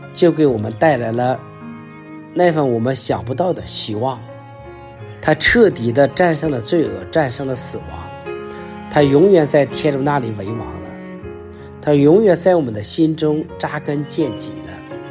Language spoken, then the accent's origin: Chinese; China; 我们中国人也说啊，比如说塞翁失马焉知非福啊